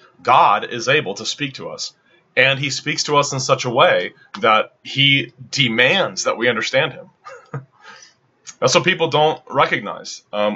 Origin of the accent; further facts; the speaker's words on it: Cincinnati, Ohio, United States; that was in the place where I grew up in Cincinnati, Ohio, was Barry. Very Roman Catholic town